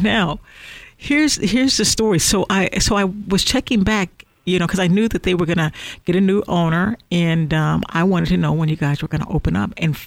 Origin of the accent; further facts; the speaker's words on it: Illinois, United States; now in California, United States; I'm not originally from California. I'm from Illinois, obviously. I talk about it all the time.